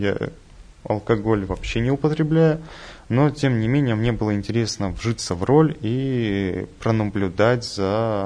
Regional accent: Angarsk, Irkutsk Oblast, Russia; Я из Иркутской области, город Ангарск.

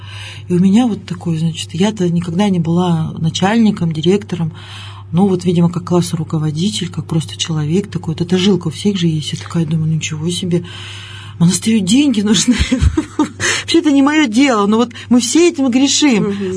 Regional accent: Yekaterinburg, Sverdlovsk Oblast, Russia; И она когда меня спросила, откуда будешь, я говорю, из Екатеринбурга.

